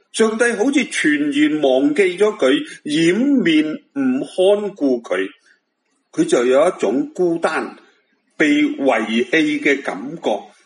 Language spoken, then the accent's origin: Chinese; Hong Kong; 今天我们香港人面对这个肺炎疫症，也都陷于困难的一个的处境里面